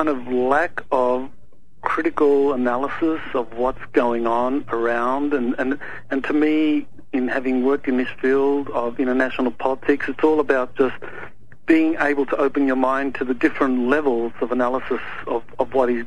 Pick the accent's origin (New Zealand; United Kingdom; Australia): Australia; now in United States; You know, I came out here from Australia in 1996.